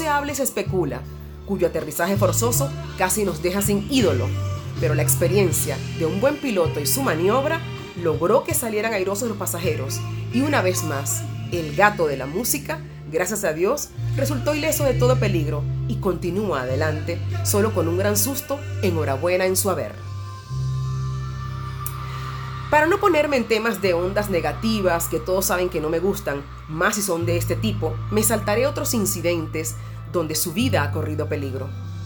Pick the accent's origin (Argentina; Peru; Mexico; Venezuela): Argentina; en mi querido país del mate, como llamo Argentina